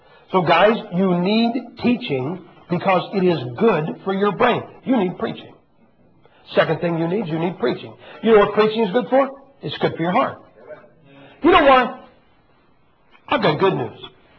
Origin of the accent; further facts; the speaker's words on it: United Kingdom; I'm not an American. I mean, a Brit, man.